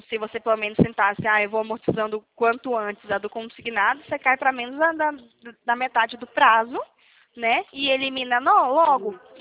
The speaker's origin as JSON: {"language": "Portuguese", "town": "Belém", "region": "Pará", "country": "Brazil", "said": "porque eu não sou daqui, né? Eu sou de lá, do Pará, de Belém do Pará. Eu moro aqui tem 9 anos."}